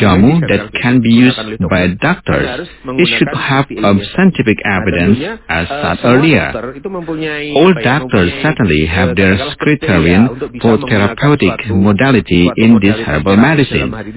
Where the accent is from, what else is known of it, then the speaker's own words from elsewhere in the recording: East Nusa Tenggara, Indonesia; it has not entered my hometown in Flores yet.